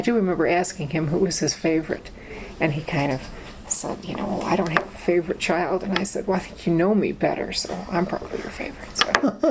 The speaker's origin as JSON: {"language": "English", "region": "Indiana", "country": "United States", "tie": "born there", "also_born_or_lived": "Detroit", "said": "so I was born in Indiana. Where he was going to school, and he was teaching at Notre Dame as well. And then we moved to Detroit and lived there for a few years"}